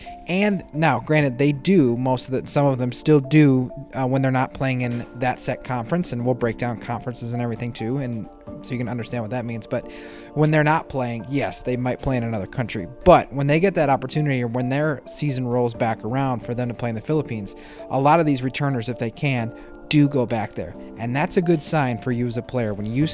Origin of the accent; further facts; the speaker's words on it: Michigan, United States; I'm a big Michigan fan. I grew up in Michigan, live in Michigan.